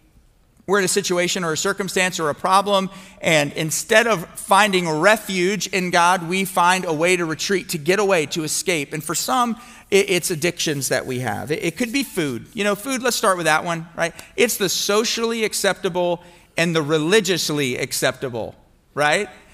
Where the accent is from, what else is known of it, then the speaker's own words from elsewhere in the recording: Miami, Florida, United States; moved away as an adult; now in Mississippi, United States; I grew up in Miami, and you guys might have heard this before, but I was probably the biggest Miami Hurricanes fan of all time. I remember when I first moved to Mississippi in 2007